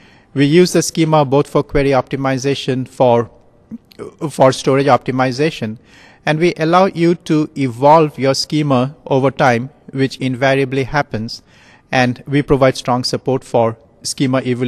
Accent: Kolkata, West Bengal, India; now in United States; So I'm originally from Calcutta, India. That's where I grew up. I went to school in Calcutta.

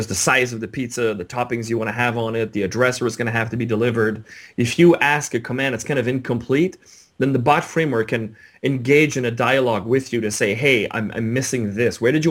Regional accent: Canada; Well, I am Canadian.

